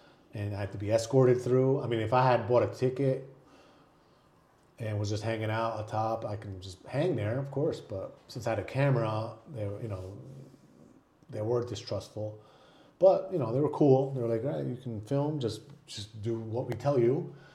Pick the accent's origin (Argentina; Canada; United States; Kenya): Argentina; born there; English is a second language; Since I was born in Argentina, I was in the Air Force. I served in the military in Argentina and I was known as a Yankee.